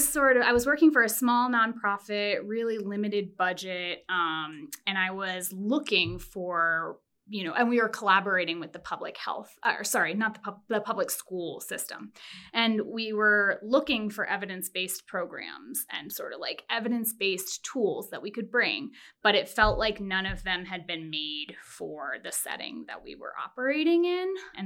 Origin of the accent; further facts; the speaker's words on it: Maryland, United States; That was where I grew up in Maryland.